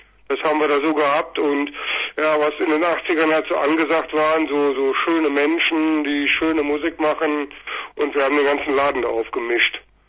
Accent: Bonn, North Rhine-Westphalia, Germany; Ja, genau, wir kommen aus Bonn.

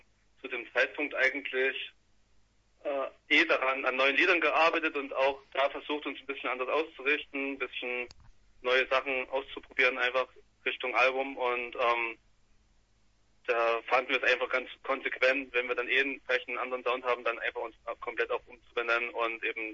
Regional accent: Chemnitz, Saxony, Germany; now in Dresden, Germany; Wir kommen eigentlich ursprünglich aus Chemnitz und schreiben jetzt immer Chemnitz und Dresden, weil ich seit 2-3 Jahren in Dresden wohne. Aber so unser Mittelpunkt ist in Chemnitz.

